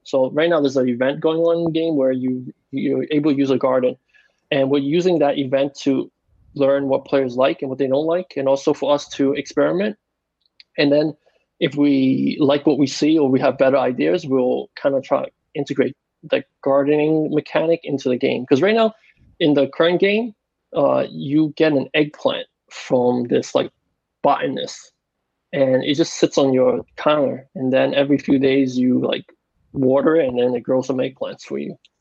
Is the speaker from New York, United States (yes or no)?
yes; Queens, New York, United States; also born or lived in California; So growing up in Queens, I was always into science and stuff, you know. And so actually I did a whole route. I did a whole engineering route. I went to engineering school in New York City.